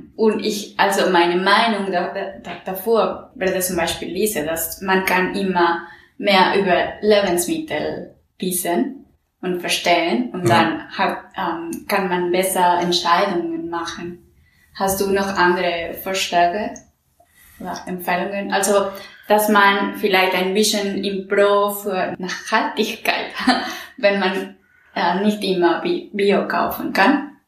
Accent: Mexico City, Mexico; German is a second language; ich komme aus Mexiko-Stadt, wo ja, es ist eine große urbane Bereich oder ja, eine richtige große Stadt.

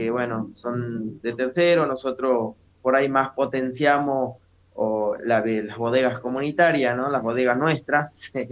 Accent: Cachi, Salta, Argentina; Sí, nacido y criado, bueno, también, ¿no? Somos de generaciones, digamos, mi papá, mi abuelo, mi bisabuelo, del lugar.

